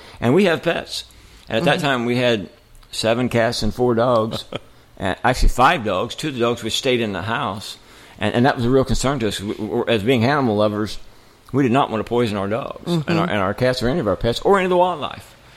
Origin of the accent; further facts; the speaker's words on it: Mulberry Grove, Illinois, United States; moved away as an adult; also born or lived in Texas; I was raised in Mulberry Grove and went all through school there, and I'd lived there for several years after that.